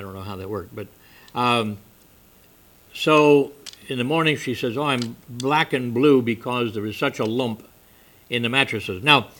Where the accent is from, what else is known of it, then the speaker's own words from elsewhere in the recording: United States; Now, being an American, the whole concept of being noble is an unusual concept to me.